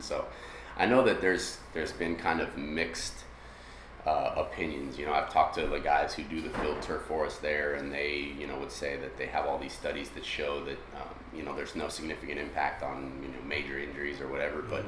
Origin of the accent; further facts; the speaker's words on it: Downey, California, United States; I grew up in Downey.